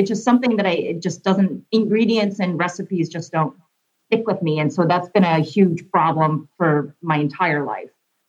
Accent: New York, United States; I'm a New Yorker, and I used to give historic walking tours in New York

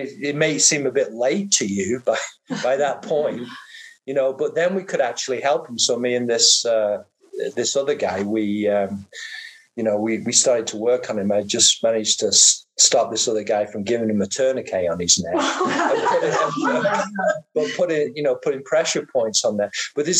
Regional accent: England, United Kingdom; moved away; We came over from England at the same time

